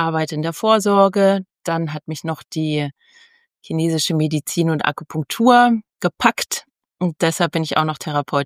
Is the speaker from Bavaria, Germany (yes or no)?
yes; Munich, Bavaria, Germany; ich komme aus München